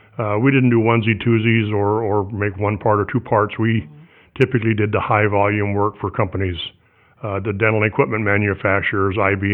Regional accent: Oregon, United States; also born or lived in California; Well, I'm originally from, I've always spent all my life in Oregon that I want to talk about anyway. I was actually born in California, but my parents relocated to Oregon when I was about 18 months old.

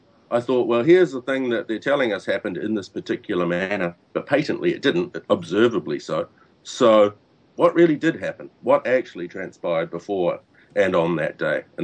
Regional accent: New Zealand; born there; Well, first thing to say is I'm not actually from Australia. I'm a New Zealander by birth.

